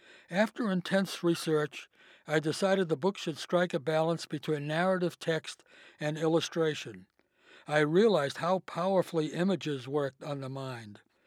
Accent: Worcester, Massachusetts, United States; I was raised in Worcester, Massachusetts, a town that had once been a station on the Underground Railroad.

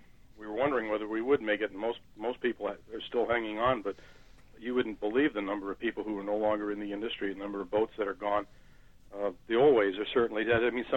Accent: Orleans, Massachusetts, United States; now in Vermont, United States; But I am from Orleans, Cape Cod, and I fish out of the port of Chatham.

